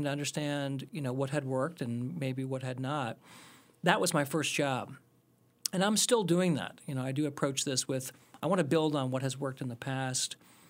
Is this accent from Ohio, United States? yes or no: yes; Ohio, United States; also born or lived in Iowa / Boston; I was born in Iowa and grew up in Ohio. So I'm a Midwestern guy.